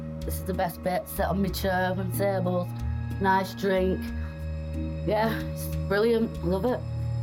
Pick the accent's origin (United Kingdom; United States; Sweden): United Kingdom; Rochdale, North West England; I'm 43. I was born and bred in Rochdale.